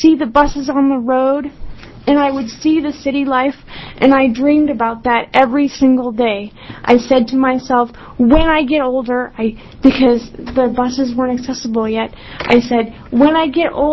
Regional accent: Boring, Oregon, United States; And I grew up out in Boring, Oregon.

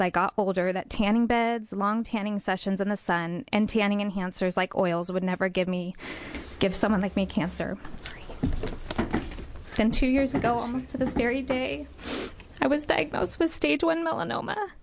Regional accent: Oregon, United States; Growing up in Oregon in the 80s, my parents had us out in the sun all the time

